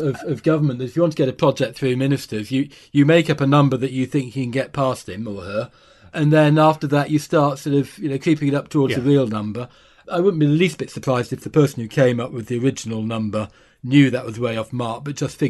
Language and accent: English; Bradford, Yorkshire and the Humber, United Kingdom; I'm a Bradford boy. I grew up in the Leeds Bradford area